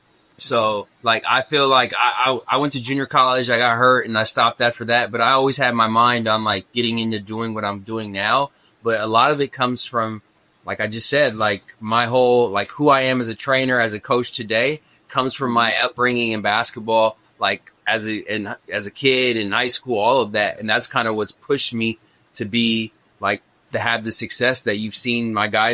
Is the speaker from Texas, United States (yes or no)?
no; Riverside, California, United States; moved away; also born or lived in Hawaii; I grew up in Riverside most of my life till moving to Hawaii